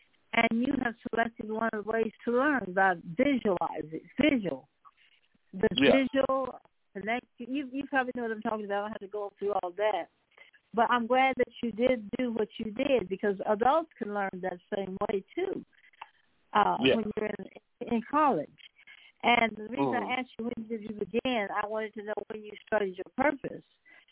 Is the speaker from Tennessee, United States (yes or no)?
yes; Tennessee, United States; I went to a country school in my hometown of Tennessee, and I had a teacher, a one-room school